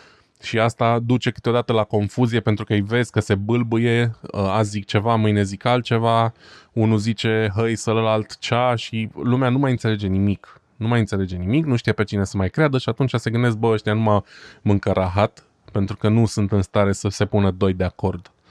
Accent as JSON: {"language": "Romanian", "country": "Romania", "lives_now": "Germany", "said": "ce văd eu ca om, ca român în diaspora"}